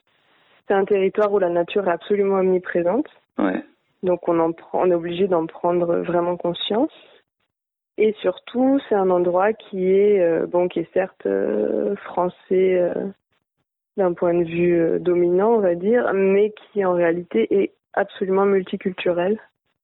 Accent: French Guiana, France; on est arrivés, on avait le même âge, on est arrivés tous les deux à l'âge de 5 ans en Guyane, donc ça commence à faire un petit moment.

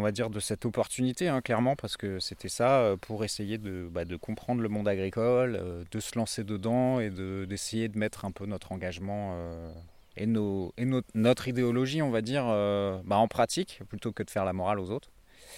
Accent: Paris, Île-de-France, France; Moi, je suis originaire de Paris

